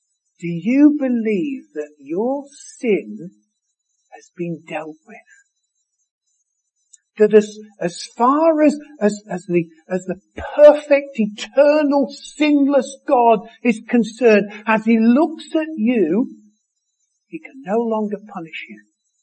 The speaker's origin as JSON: {"language": "English", "country": "France", "tie": "born or raised there", "said": "all the way back growing up in France."}